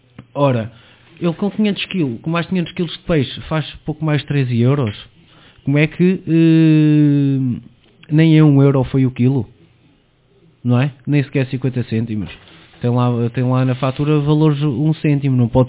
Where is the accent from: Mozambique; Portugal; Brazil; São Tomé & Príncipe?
Portugal; Sou suspeito para dizer que sou português.